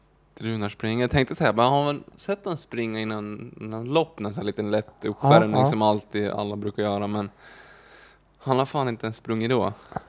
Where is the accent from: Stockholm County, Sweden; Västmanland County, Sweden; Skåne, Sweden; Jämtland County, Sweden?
Jämtland County, Sweden; Östersund; så är det inte många som stakar om hemma i Östersund